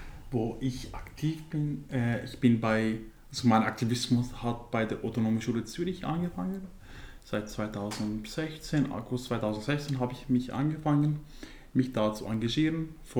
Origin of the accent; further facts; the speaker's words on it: northern Syria, Syria; first language Kurdish; German is a second language; now in Switzerland; ich komme aus Nordsyrien. Meine Muttersprache ist Kurdisch. Seit wann ich in der Schweiz bin, genau.